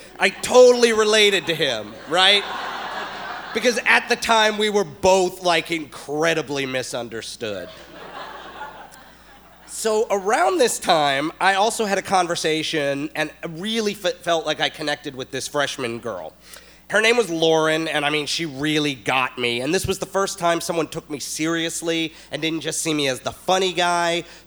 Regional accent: Chicago, Illinois, United States; I grew up in Chicago, and I went to a very...

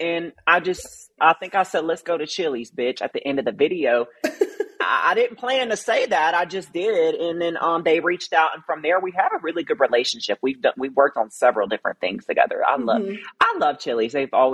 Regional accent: the South, United States; also born or lived in Los Angeles; now in Nashville, United States; So I'm from the South. And I think like I moved to LA with, and don't get me wrong, like I loved LA.

